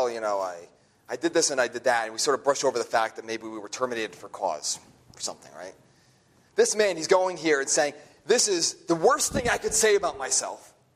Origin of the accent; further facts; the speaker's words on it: New Jersey, United States; I'm from New Jersey